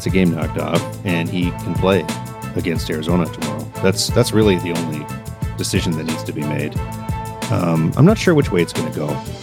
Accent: Western Canada, Canada; I'm from Western Canada. I like Edmonton. You know, I've lived near there before and whatever.

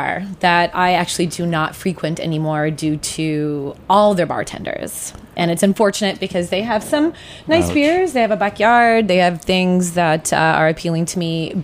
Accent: West Coast, United States; because I am from the West Coast, there's a very specific pour that I like on my beers.

